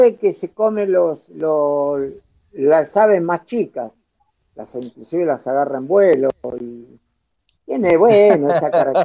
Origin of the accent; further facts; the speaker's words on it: Villa Ballester, Buenos Aires Province, Argentina; Y Ballester, que es donde yo nací y me crié, cambió muchísimo.